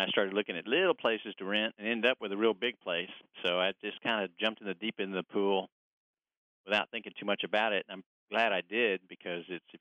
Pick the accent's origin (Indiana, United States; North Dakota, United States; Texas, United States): Texas, United States; Dallas; I grew up in East Texas, the Dallas area, and that was not dissimilar from Southern barbecue, and it was a lot of pig and sauce.